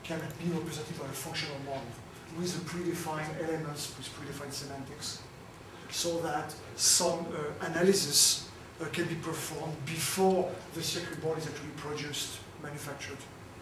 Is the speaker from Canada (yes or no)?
yes; Canada; moved away; So I came from Canada a year and a half ago to work for a similar research laboratory